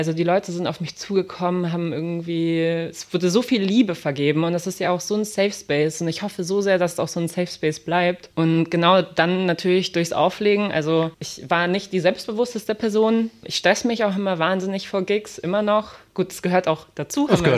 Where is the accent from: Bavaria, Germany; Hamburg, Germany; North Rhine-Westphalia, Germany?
Bavaria, Germany; Munich; Ich bin ja auch noch in München groß geworden